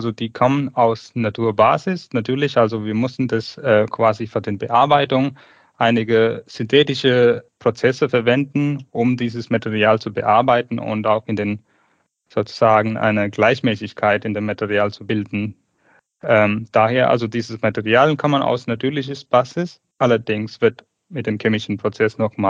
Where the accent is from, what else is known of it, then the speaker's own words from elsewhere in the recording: Tamil Nadu, India; born there; German is a second language; Ich komme ursprünglich aus Indien, geboren in 1985 in dem Südindien, Tamil Nadu.